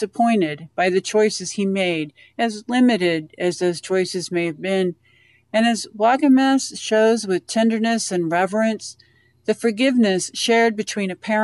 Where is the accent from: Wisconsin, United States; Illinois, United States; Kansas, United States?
Kansas, United States; Dodge City; from Dodge City, Kansas